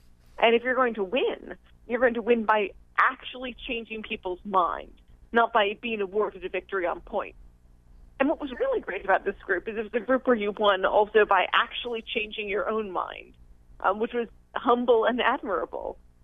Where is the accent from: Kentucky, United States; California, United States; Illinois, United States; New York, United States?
New York, United States; I was raised in New York on Long Island by a family that wasn't religious